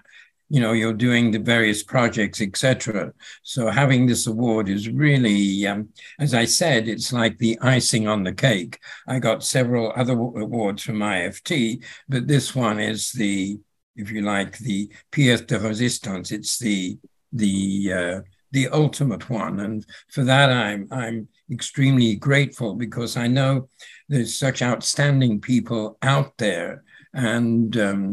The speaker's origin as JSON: {"language": "English", "town": "Birmingham", "region": "West Midlands", "country": "United Kingdom", "tie": "born or raised there", "said": "Interesting you should say that, because in my hometown in Birmingham, there was a famous biochemist"}